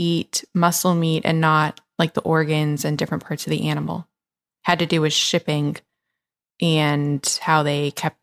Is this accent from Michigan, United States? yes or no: no; Atlanta, Georgia, United States; also born or lived in Memphis, United States / Los Angeles, United States; I grew up in Atlanta and then Memphis and then LA.